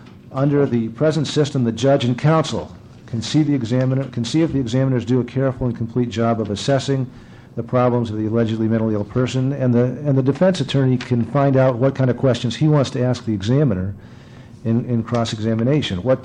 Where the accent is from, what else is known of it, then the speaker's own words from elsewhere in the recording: Portland, United States; I don't recall any great problem in my hometown of Portland with homelessness, alcoholics, bag ladies, or violence committed by mentally ill persons.